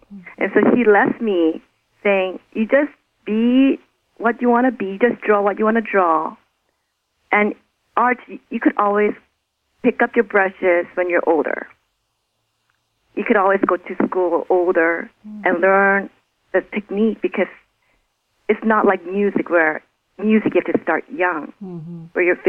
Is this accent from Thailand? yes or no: yes; Thailand; Well, definitely growing up in Thailand is a different experience. I guess everyone has their own childhood stories and everyone's is different. But Thailand, it gave me a lot of color.